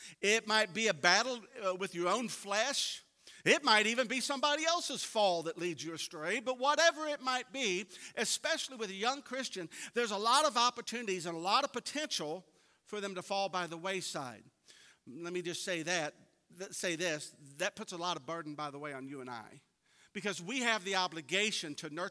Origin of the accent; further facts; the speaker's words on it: Clifton, United States; I grew up, actually, as a kid, I grew up in Clifton, so I was a city boy.